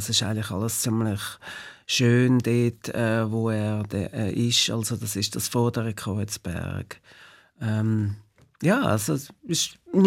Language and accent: German; Switzerland; Ich bin in der Schweiz verwurzelt.